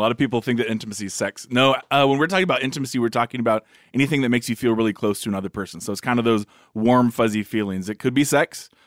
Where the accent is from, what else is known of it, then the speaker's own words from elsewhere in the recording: California, United States; Well, you know, growing up in California.